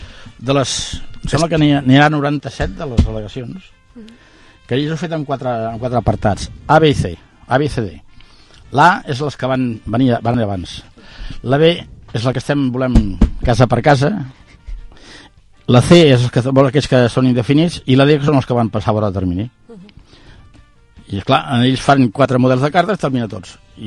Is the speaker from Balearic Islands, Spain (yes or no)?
no; Mediona, Catalonia, Spain; a mi jubilat vull anar a Mediona a viure a casa, allà al meu poble